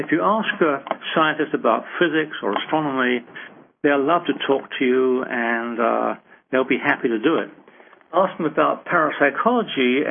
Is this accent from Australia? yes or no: no; England, United Kingdom; moved away as an adult; now in United States; I grew up in England many years ago. I came to Stanford in 1955. I've been there ever since